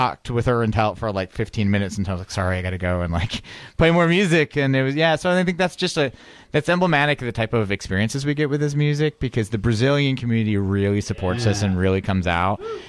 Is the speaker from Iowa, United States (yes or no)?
yes; Iowa, United States; I'm from Iowa, this isn't my birth culture